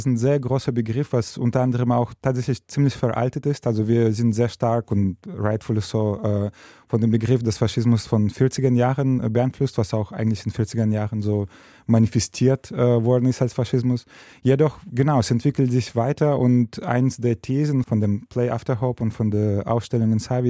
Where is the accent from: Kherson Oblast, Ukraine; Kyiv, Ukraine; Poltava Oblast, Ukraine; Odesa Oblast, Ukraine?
Kherson Oblast, Ukraine; Kherson; German is a second language; Und das hier ist eine sehr bestimmte Schiffsfabrik, die sehr stark meine Heimatstadt Cherson geprägt hat.